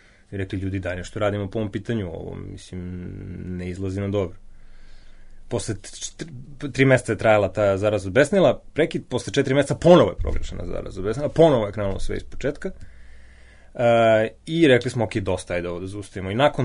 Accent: Belgrade, Serbia; ja sam 2006. otišao u Zaječar. Iako imam dosta rodbinu u Zaječaru, nisam, ja sam Beograđanin, ali otišao sam da radim u Zaječarskom pozorištu 2006.

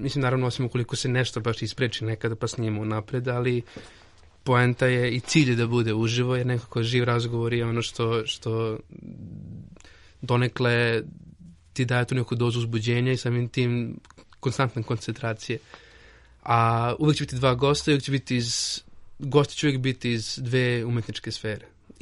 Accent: Novi Sad, Vojvodina, Serbia; ja sam iz Novog Sada, došao sam u Beograd prvi put

